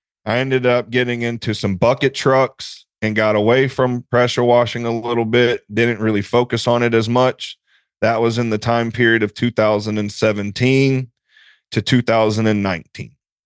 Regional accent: Georgia, United States; I'm 37 years old. I was born and raised here in Georgia. I own a farm in South Fulton on 20 acres.

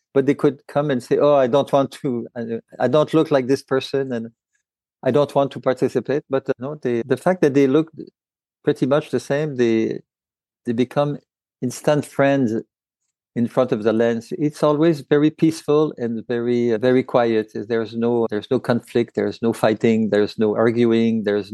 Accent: Montreal, Quebec, Canada; I'm a photographer from Montreal

